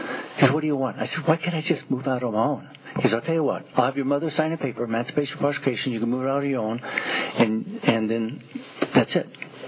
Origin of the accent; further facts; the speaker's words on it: Bakersfield, California, United States; And I came from Bakersfield, a very conservative town